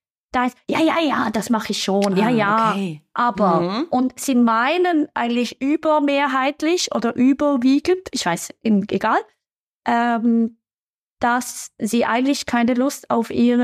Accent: Switzerland; zumindest bei uns in der Schweiz

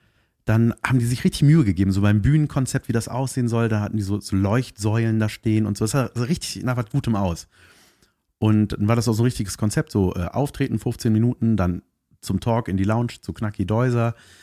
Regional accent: Cologne, North Rhine-Westphalia, Germany; Ich bin aus Köln, ich bin mit dem Auto gefahren

